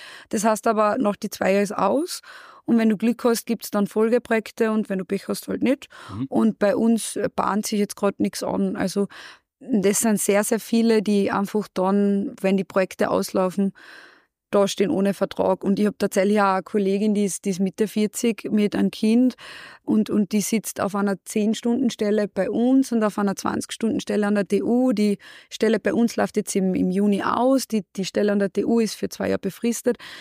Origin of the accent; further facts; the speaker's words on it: Carinthia, Austria; now in Graz, Austria; ich bin Kärntnerin und lebe jetzt in Graz, okay.